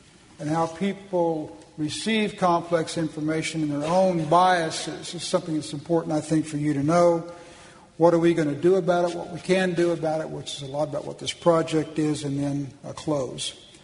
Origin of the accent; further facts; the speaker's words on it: Oklahoma, United States; But I am from Oklahoma, born and bred there, lived there all my life